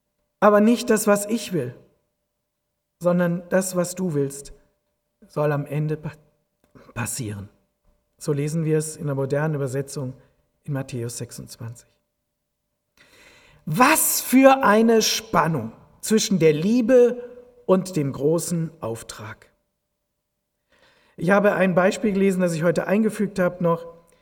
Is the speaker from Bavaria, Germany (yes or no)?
no; Aachen, North Rhine-Westphalia, Germany; ich bin Rheinländer und wenn ich den Herrn van Stegen höre, dann kommt so meine Heimatgefühle, denn ich komme aus dem Dreiländereck Aachen. Das ist Deutschland, Belgien, Holland.